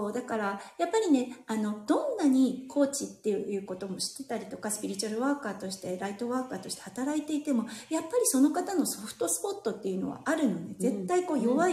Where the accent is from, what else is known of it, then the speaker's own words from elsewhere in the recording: Tohoku, Japan; 私あの東北人なのでね、東北の方うんうんってうなずいてると思うんですけど